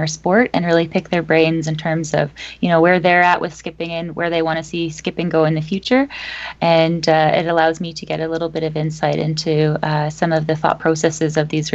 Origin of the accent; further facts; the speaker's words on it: Halifax, Nova Scotia, Canada; the national competition came close to my hometown in Halifax, Nova Scotia.